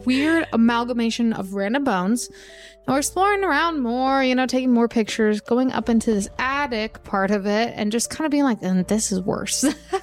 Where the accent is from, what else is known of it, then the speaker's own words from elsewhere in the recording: Missouri, United States; Growing up in Missouri, I had a friend who lived out in the boonies, as we say